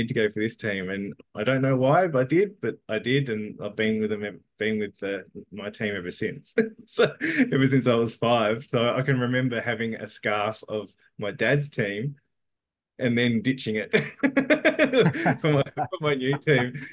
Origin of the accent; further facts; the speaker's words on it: Adelaide, South Australia, Australia; I grew up in Adelaide. So I was born and bred South Australian